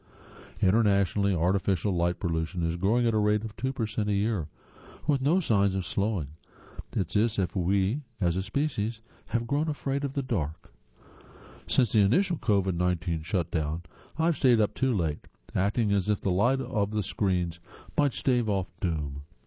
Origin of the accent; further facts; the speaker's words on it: North Carolina, United States; which straddles this section of Tennessee in my home state of North Carolina